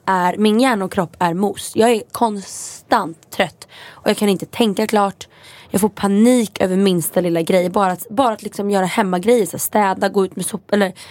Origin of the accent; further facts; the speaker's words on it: Italy; Men jag är från Italien.